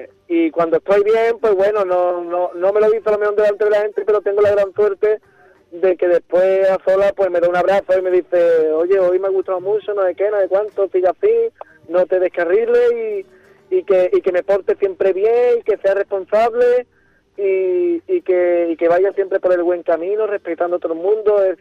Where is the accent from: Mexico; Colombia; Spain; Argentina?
Spain; Chiclana, Andalusia; si en Chiclana, mi tierra